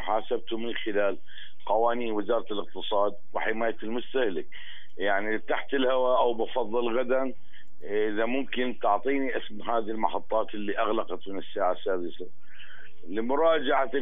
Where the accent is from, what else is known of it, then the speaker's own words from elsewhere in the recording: Bethlehem, West Bank, Palestine; يعني كذا محطة عندنا في بيت لحم عمرها ما سكرت